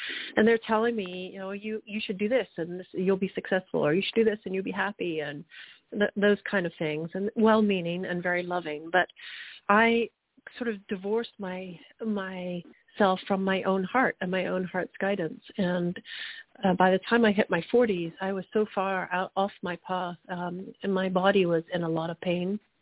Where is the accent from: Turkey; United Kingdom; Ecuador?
United Kingdom; England; moved away as an adult; now in United States; Well, I'm an American citizen, but I grew up in England. Spent half of my life there and the second half of my life in the States with my American husband.